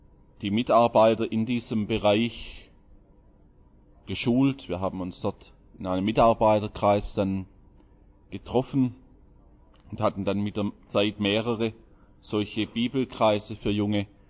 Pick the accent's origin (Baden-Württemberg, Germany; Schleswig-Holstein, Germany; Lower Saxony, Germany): Baden-Württemberg, Germany; Holzgerlingen; now in Konstanz, Germany; ursprünglich komme ich aus Holzgerlingen. Das ist so etwas näher bei Stuttgart als Konstanz und auch schön.